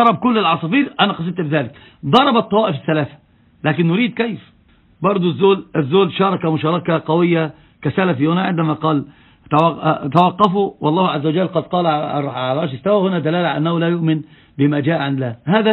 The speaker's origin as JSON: {"language": "Arabic", "country": "Egypt", "said": "أنا أقول له أنا من مصر، يقول أنت مصري، أقول نعم،"}